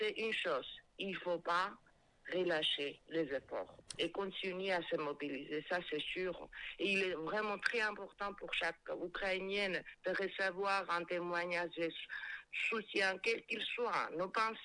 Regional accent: Corsica, France; ici chez nous en Balagne

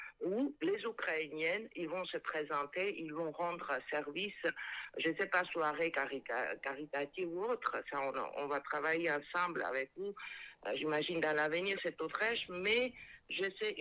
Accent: Corsica, France; ici chez nous en Balagne

